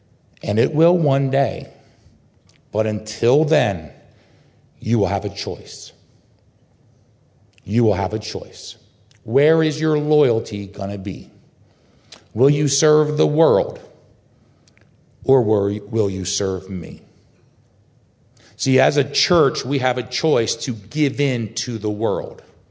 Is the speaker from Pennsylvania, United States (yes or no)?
yes; Lancaster, Pennsylvania, United States; I grew up in Lancaster, Pennsylvania. We had an outhouses with the Amish